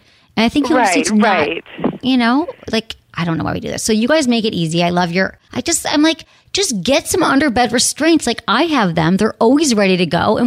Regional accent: Michigan, United States; we're both from Michigan, the whole thing.

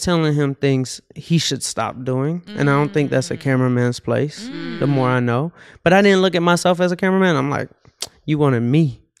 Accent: Atlanta, Georgia, United States; So growing up in Atlanta.

